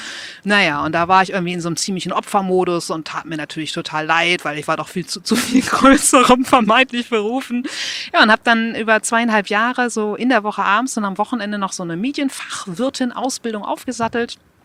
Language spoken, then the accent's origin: German; Buchholz in der Nordheide, Lower Saxony, Germany; Ich bin heute 42 und habe so Mitte der 90er Abi gemacht. Ich bin aufgewachsen in Buchholz. Falls das jemand kennt, meistens kommt dann, ja, Buchholz in der Nordheide, ne?